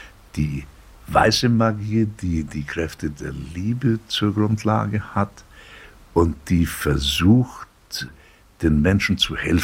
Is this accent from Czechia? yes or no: yes; Liberec, Liberec Region, Czechia; ich bin auf jeden Fall Deutscher. Ich bin ein Deutscher aus Böhmen. Und ich würde am liebsten sagen, ich sei Deutsch-Böhme.